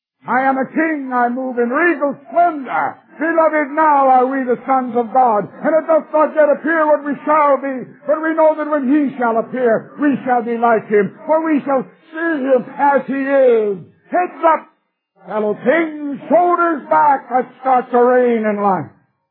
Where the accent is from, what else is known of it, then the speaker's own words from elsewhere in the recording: Canada; Now, that doesn't mean much to you democratic Americans. But I'm a Canadian. We have a queen.